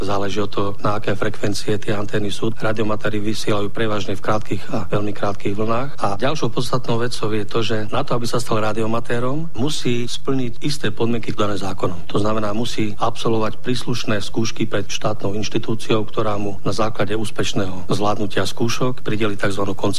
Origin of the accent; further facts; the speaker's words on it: Košice, Košice Region, Slovakia; lebo som jej povedal, že som Košičan